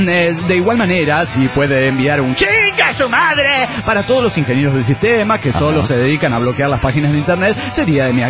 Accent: Monterrey, Nuevo León, Mexico; de Monterrey, Nuevo León, México.

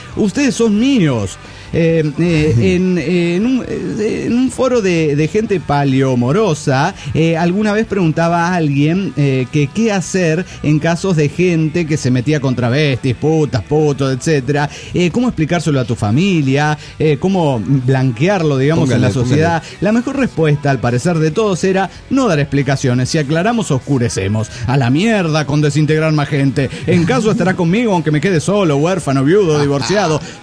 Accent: Bolivia; moved away; ya hace más de 5 años que estoy fuera de mi país y lo festejo como si estuviera en mi tierra. Anoche me tomé un par de chelas y así lo celebraba en Bolivia.

